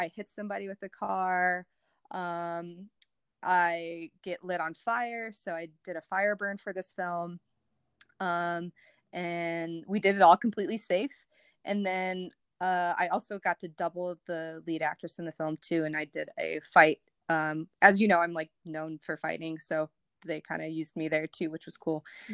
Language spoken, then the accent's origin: English; Michigan, United States; also born or lived in Las Vegas; now in Los Angeles, United States; Moved in 2017 from Vegas. Originally grew up in Michigan too. So I'm a Midwesterner.